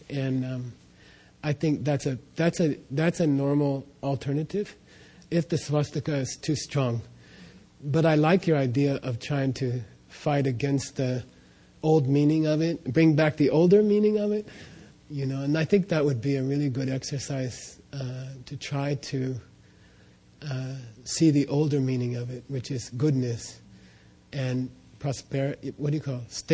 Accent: United States

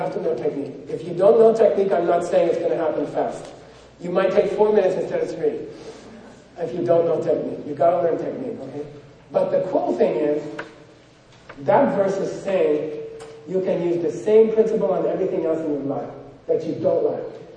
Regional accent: United States; I said, I'm the French fry, I'm the McDonald's, I'm an American, you know?

